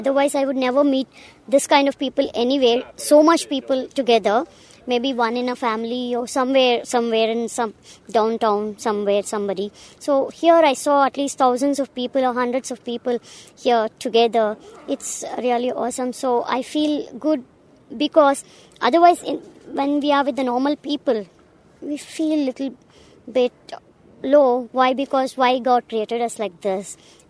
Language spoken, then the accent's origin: English; India; English is a second language; I'm from India.